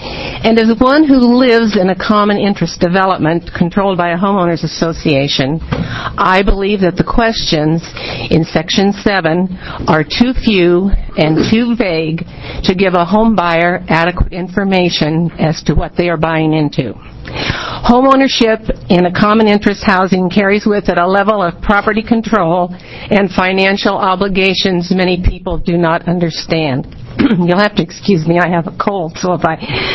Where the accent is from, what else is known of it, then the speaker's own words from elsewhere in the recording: Bend, Oregon, United States; I'm from Bend, Oregon.